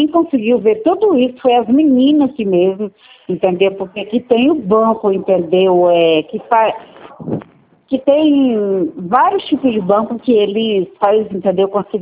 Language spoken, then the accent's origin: Portuguese; Alto Araguaia, Mato Grosso, Brazil; Não, eu sou de Alto Araguaia, Mato Grosso.